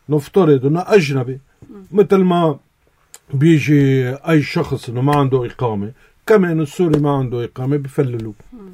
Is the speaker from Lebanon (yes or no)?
yes; Lebanon; إذا أنا لبناني بدي دافع عن لبنان